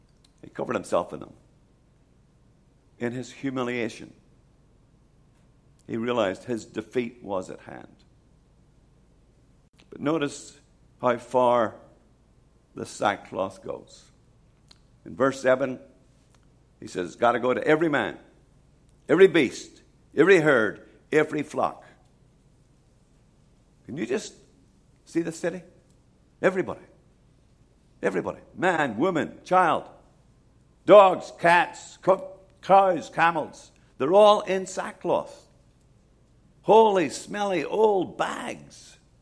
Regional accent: Ireland; Now, I'm Irish. My little town had 5,000 people. And like many European towns, we had a town square.

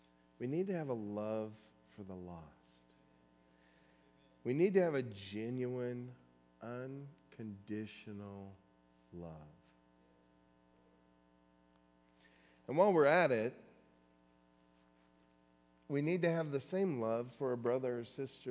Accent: California, United States; Well, I'm from California.

